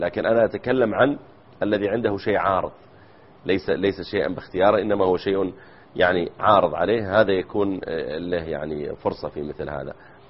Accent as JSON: {"language": "Arabic", "country": "Saudi Arabia", "said": "احنا عندنا في السعودية أيضا ينزل"}